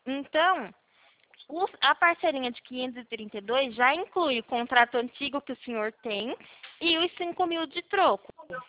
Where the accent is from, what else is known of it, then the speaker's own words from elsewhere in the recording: Araras, São Paulo, Brazil; eu tô falando aqui de Araras, né? Que por conta da pandemia, eu tô aqui na minha cidade natal, que é Araras.